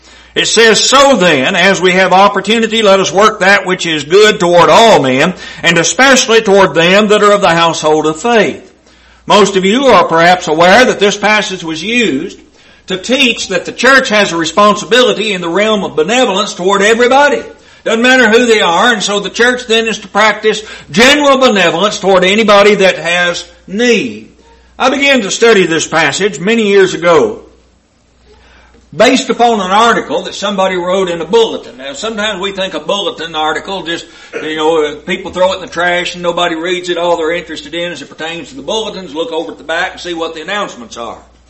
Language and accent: English; Horse Cave, Kentucky, United States; now in Lancaster, United States; And it gives me opportunity to tell them where I'm really from. Bearwallow, Kentucky is about 4 miles from Horse Cave where we were raised